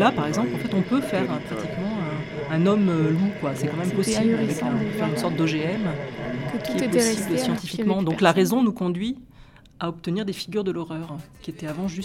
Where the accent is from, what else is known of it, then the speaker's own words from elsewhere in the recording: Auvergne-Rhône-Alpes, France; je suis auvergnate et qu'en Auvergne, il y a toujours des guérisseurs